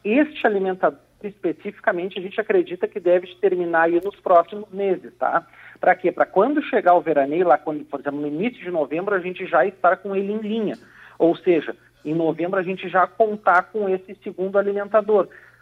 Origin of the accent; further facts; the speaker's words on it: São Lourenço do Sul, Rio Grande do Sul, Brazil; em especial para mim, que sou de São Lourenço, então é uma satisfação muito grande.